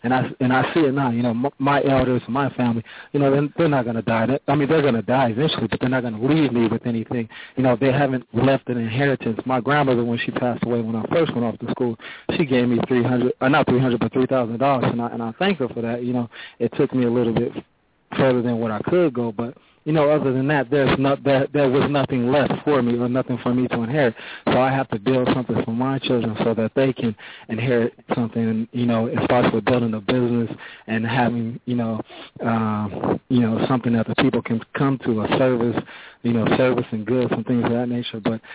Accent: Detroit, Michigan, United States; I don't have all the particulars, but I'm from Detroit. I spend a lot of time in Atlanta. My job allows me to frequent those cities, so I am from Detroit, like I said.

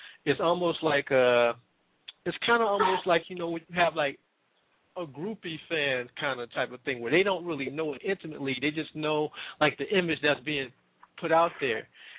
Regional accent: Cleveland, Ohio, United States; I'm originally from Cleveland, not from Chicago. I'm originally from Cleveland.

